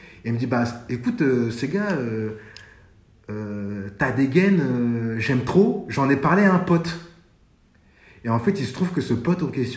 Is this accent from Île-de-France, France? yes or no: yes; Sarcelles, Île-de-France, France; j'ai grandi en cité, à Sarcelles, dans le Val d'Oise.